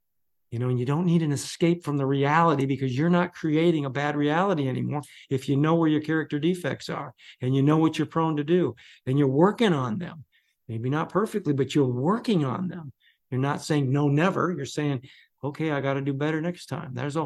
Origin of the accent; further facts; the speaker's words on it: Michigan, United States; back in Michigan in my hometown with my father's old friends who were all alcoholics.